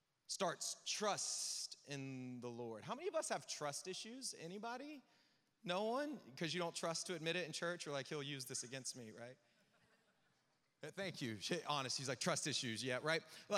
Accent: the South, United States; Y'all tell me I'm from the South, ain't y'all?

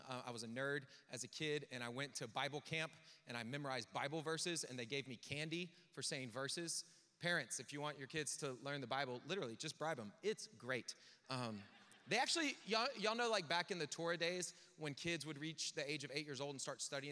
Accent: the South, United States; Y'all tell me I'm from the South, ain't y'all?

